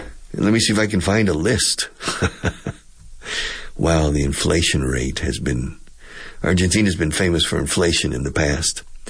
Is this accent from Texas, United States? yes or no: yes; Texas, United States; the best steak I have eaten in my life, and I'm from Texas, I grew up eating steaks.